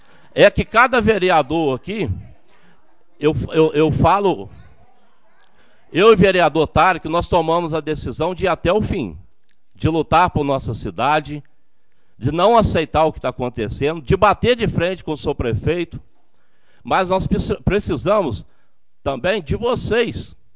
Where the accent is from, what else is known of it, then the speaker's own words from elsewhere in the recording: Rio Novo, Minas Gerais, Brazil; Eu sou de Rio Novo.